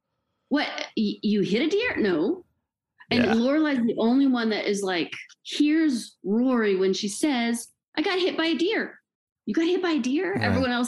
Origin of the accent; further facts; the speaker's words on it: Texas, United States; I grew up in Texas. I went to Clear Lake High School.